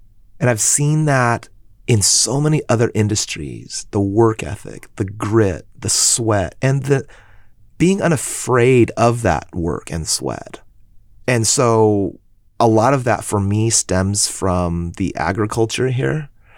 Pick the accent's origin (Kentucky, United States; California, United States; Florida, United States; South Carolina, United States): California, United States; this is my state too. I am as Californian as anyone.